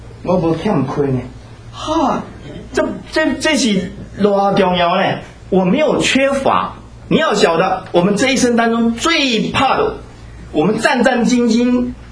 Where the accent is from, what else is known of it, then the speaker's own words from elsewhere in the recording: Taiwan; now in United States; 我是从台湾来的